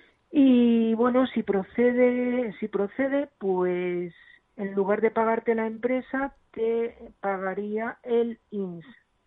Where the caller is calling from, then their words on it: Madrid, Community of Madrid, Spain; Pues desde Madrid.